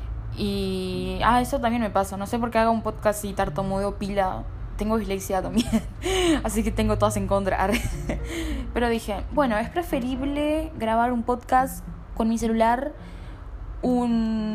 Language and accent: Spanish; Artigas, Uruguay; now in Montevideo, Uruguay; porque yo soy del interior, soy de Artigas City, pero ahora estoy en Nueva York, New York City. Ah, no, estoy en Montevideo.